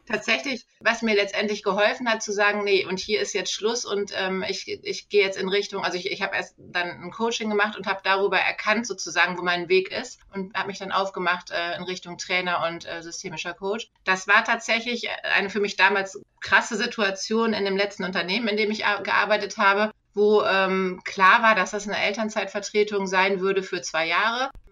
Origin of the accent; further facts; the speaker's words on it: Ahrensburg, Schleswig-Holstein, Germany; ich bin Trainerin und systemischer Coach. Meine Firma heißt Wandelpfade. Ich komme aus der Nähe von Hamburg, aus Ahrensburg